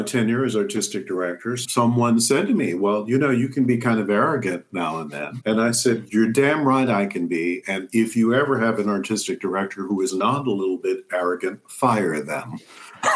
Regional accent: Compton, California, United States; Yes, right. Yeah, I grew up in Southeast LA, Compton, which, you know, was not the Compton of … It was a nice lower middle class community

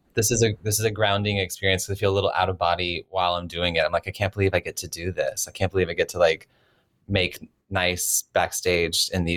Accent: North Carolina, United States; I grew up in North Carolina. We didn't have a budget for an interior designer.

